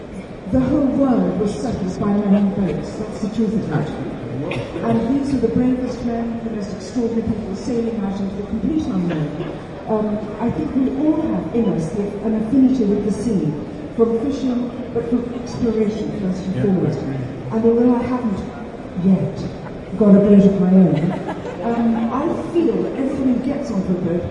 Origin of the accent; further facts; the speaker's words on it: India; born there; because I'm an army brat, my father is of the Gurkhas, and I was born in India